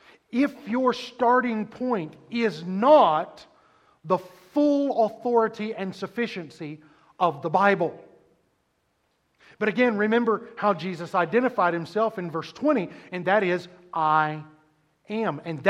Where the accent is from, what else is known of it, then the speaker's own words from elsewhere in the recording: Georgia, United States; I was raised in Georgia.